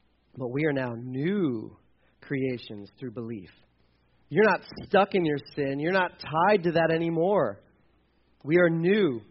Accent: United States; I grew up in America, so I'm Christian.

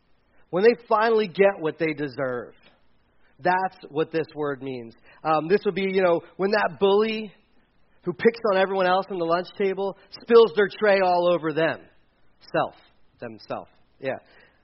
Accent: Delaware, United States; I grew up in Delaware. Delaware is not.

